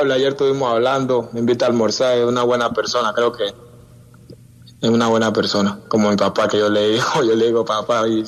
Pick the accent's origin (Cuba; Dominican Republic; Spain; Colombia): Colombia; Lloró, Chocó; born there; Yo nací en el Chocó, pero mi familia es del Pacífico, guapireña, de Buenaventura. Mi familia es del Pacífico.